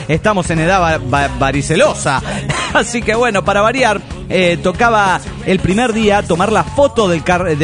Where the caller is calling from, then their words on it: Managua, Nicaragua; de Managua, Nicaragua.